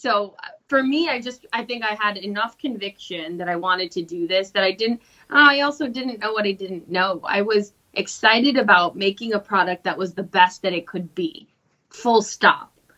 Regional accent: Los Angeles, California, United States; also born or lived in Glendale; I grew up in LA. I'm an Angeleno. I was born in Glendale. And I'm half Mexican, half English.

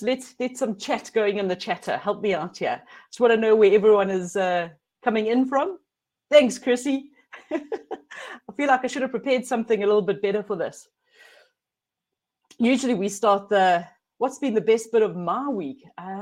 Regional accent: Johannesburg, Gauteng, South Africa; I'm here from Johannesburg in South Africa. It's cold here.

